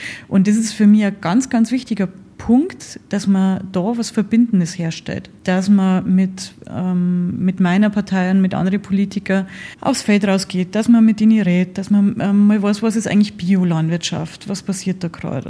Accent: Bavaria, Germany; Ja, ich komme aus Oberbayern.

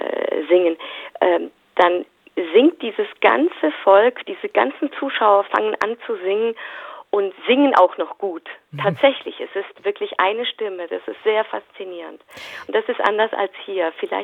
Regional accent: Stuttgart, Baden-Württemberg, Germany; in Stuttgart, wo ich aufgewachsen bin, da ist eine große griechische Gemeinde

